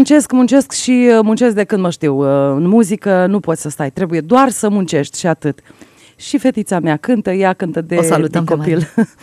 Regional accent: Moldavia, Romania; mai mult folclor moldovenesc, că de aia suntem moldoveni.

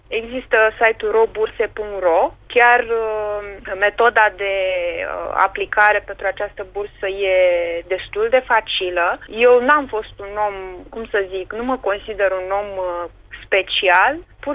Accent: Bacău, Bacău County, Romania; Bacău, orașul meu natal

